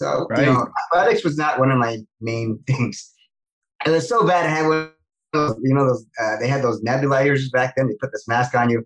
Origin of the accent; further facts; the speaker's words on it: Mississauga, Ontario, Canada; So I was raised in Mississauga, which is a suburb of Toronto. Mm-hmm. I currently live in Newmarket, which is is also a suburb, but a little bit north of Toronto now.